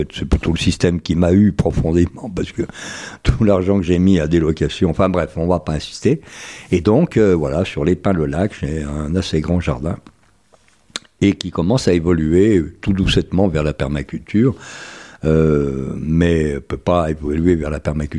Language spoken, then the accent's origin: French; Lépin-le-Lac, Auvergne-Rhône-Alpes, France; Je suis de Lépin.